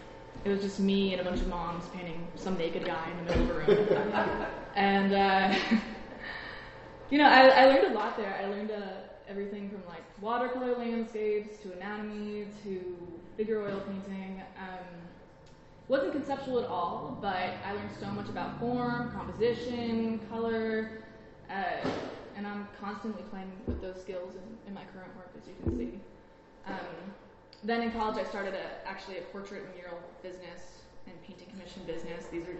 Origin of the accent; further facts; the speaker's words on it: Alexandria, Virginia, United States; I grew up in Alexandria, Virginia. My dad is an engineer, my mom's an interior designer.